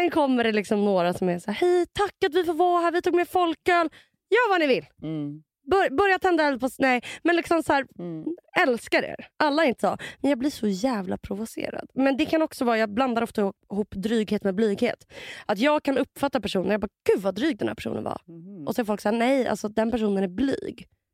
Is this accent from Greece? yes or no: no; Russia; Det är nog för att jag är ryss och du är tysk.